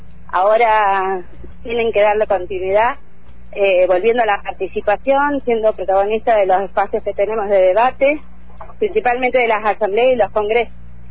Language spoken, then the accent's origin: Spanish; Choele Choel, Río Negro, Argentina; Sí, soy de Chorechuel, de la seccional Valle Medio, nacida, criada.